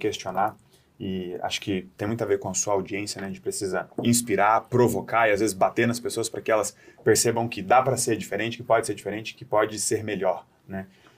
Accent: Brasília, Federal District, Brazil; Sou de Brasília.

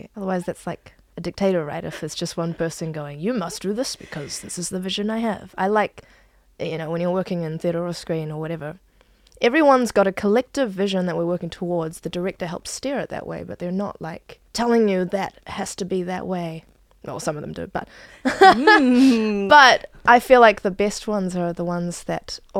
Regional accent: Manawatū-Whanganui, New Zealand; now in Auckland, New Zealand; I'm an actor in Tāmaki Makaurau. I was born and raised in the Manawatū. My parents are Chinese, and so is my face.

